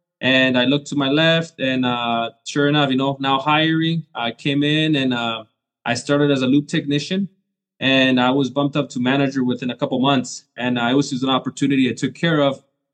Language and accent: English; Mexico; English is a second language; now in United States; I do live in Southern California, but I'm Mexican. I'm an immigrant. I immigrated to the United States